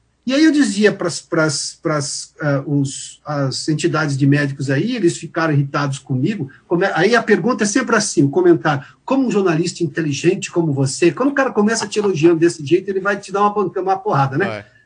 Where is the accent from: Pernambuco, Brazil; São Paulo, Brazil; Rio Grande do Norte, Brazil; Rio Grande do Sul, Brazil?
São Paulo, Brazil; Eu sou do interior de São Paulo